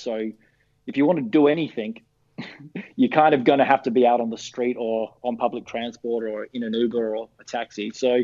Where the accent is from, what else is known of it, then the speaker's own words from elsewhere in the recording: Australia; now in New York, United States; It feels a bit scary being an Australian here, I think, you know, with no unemployment benefits and a pretty shot healthcare system. It feels a bit scary, but, you know, I've made it my home here.